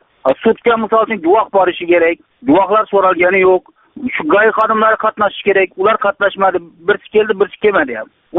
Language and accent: Uzbek; Bogot, Khorezm Region, Uzbekistan; born there; Xorazm viloyati Bog'ot tumanida tug'ilganman.